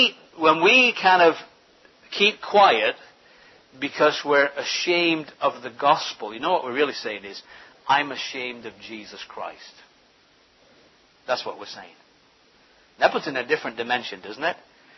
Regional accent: England, United Kingdom; I might say I'm an Englishman, but what's an Englishman?

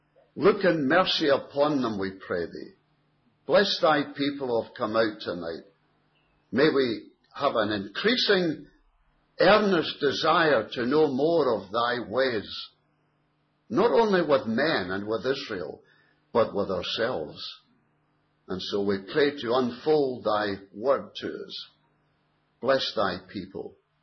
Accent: Scotland, United Kingdom; I was born and raised in Scotland, and Britannia rules the waves, you know. That's what I was taught at school.

